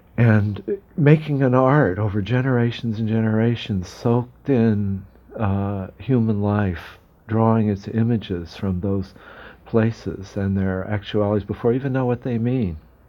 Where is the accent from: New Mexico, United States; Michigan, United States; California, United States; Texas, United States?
California, United States; One of the experiences, I don't know if it's still true, of growing up in California, I think it was one of the things that made me a writer